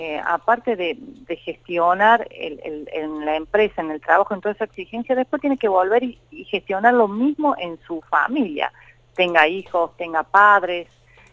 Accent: Córdoba, Argentina; now in Tucumán, Argentina; Yo soy cordobesa y vivo en Tucumán.

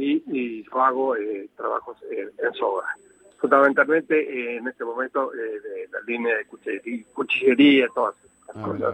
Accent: Tandil, Buenos Aires Province, Argentina; de Tandil, soy soguero.

